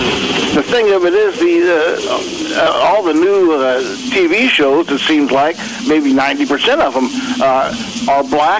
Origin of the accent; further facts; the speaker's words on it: East St. Louis, Illinois, United States; I grew up in East St. Louis. I went to the same school you did back at about the same time.